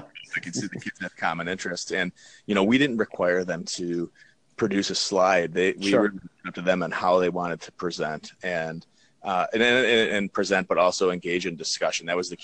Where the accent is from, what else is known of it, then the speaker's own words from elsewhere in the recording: New York, United States; we're from New York.